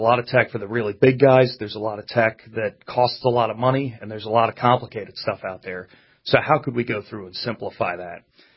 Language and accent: English; New York, United States; now in North Carolina, United States; So I live a little west of Raleigh-Durham, Chapel Hill area, kind of out in the country there, and originally from upstate New York.